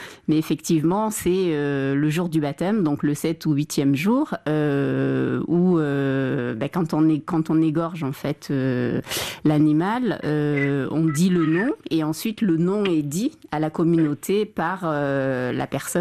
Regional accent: Guinea; moi, je suis Peul de Guinée

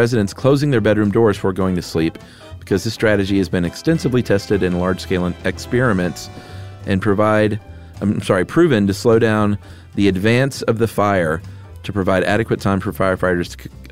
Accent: the South, United States; I'm from the South, so I've had a moon pie or two in my day.

